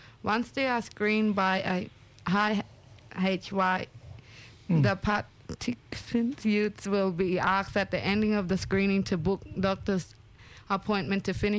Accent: Yarrabah, Queensland, Australia; I'm from Yarrabah, Kungangi. I'm from the Gurugulu. And also from Bidyara Warriga Wirupa from my father's side.

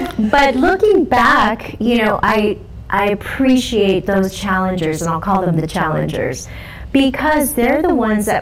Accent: Los Angeles, California, United States; And I have found work living and growing up in Los Angeles is really such a beautiful place to grow up because of the diversity.

